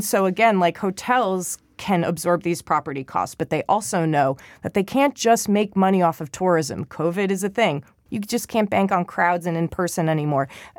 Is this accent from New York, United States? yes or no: yes; New York, United States; I'm from the New York tri-state area. I got thoughts on deli sandwiches.